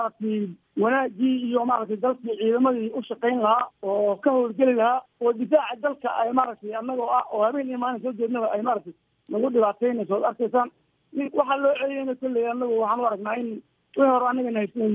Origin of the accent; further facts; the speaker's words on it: Jubaland, Somalia; Horta aniga naftayda Jubbaland baan ka soo jeedaa oo laakiin federaal u ahay, sirgaal qaran baan ahay oo Jubbalandna ku dhashay.